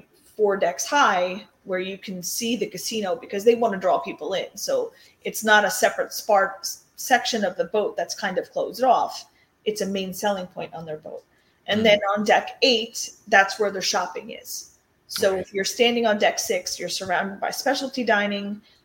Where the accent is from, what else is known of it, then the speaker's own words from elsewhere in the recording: New Jersey, United States; I am from New Jersey. I grew up, cheesecake was like a staple in my house.